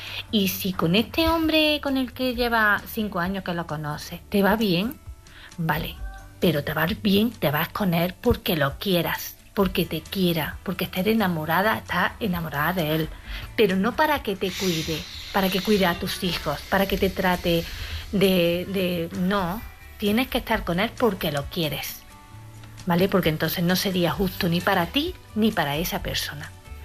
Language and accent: Spanish; Córdoba, Andalusia, Spain; de Córdoba